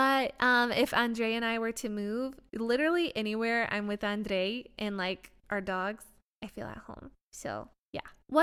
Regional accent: United States; Like when I'm with my family, I'm like … from America. When I'm with my Romanian family, it's like … from Romania.

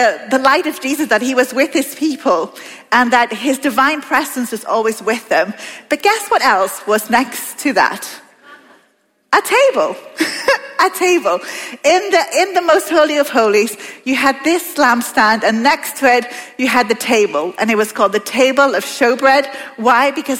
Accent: Peru; accent: Peruvian; I'm South American. I am not Mexican. I am actually Peruvian, which is where the accent comes from. I'm not Mexican.

